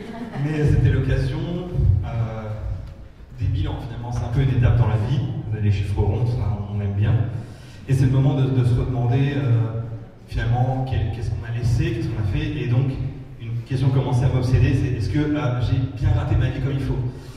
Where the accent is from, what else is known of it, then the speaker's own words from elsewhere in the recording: Sarcelles, Île-de-France, France; là où j'ai grandi à Sarcelles, que certaines personnes connaissent, c'est une banlieue du 95, qui est vraiment connue pour des choses pas très, voilà, pas très bien